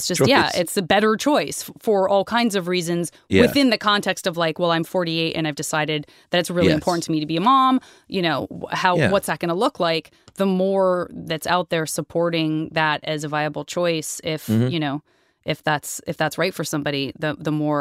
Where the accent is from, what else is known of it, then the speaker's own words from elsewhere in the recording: United States; But because I'm American, bear with me.